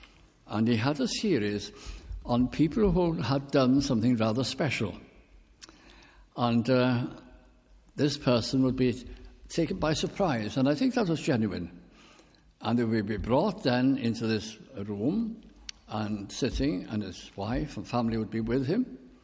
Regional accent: North West England, United Kingdom; I was brought up in South Lancashire

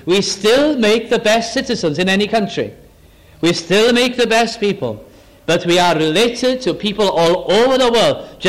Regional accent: Wales, United Kingdom; I am Welsh, I am not Welsh. I am British, I am not British.

